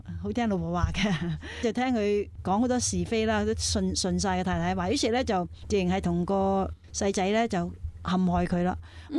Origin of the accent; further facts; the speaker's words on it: China; 因为我们中国人呢，正如你刚才说百行以孝为先嘛